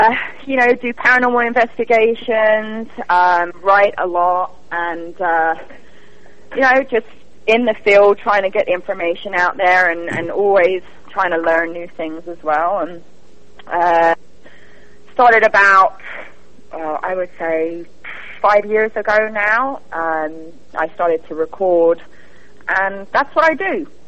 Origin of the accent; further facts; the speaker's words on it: London, United Kingdom; now in Florida, United States; Obviously I'm from London, and I'm a paranormal researcher.